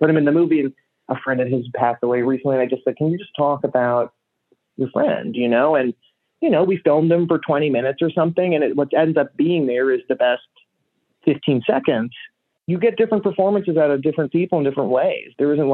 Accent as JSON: {"language": "English", "region": "New York", "country": "United States", "tie": "born or raised there", "said": "I think growing up in New York, is a lot of the extra people"}